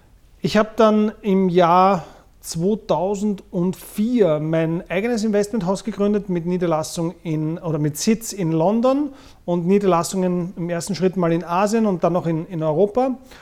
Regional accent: Vienna, Austria; ich bin jetzt 44, bin in Wien geboren und aufgewachsen

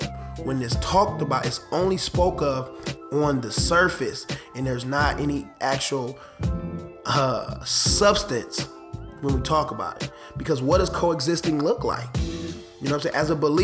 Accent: Detroit, Michigan, United States; I am from Detroit. Detroit, Michigan.

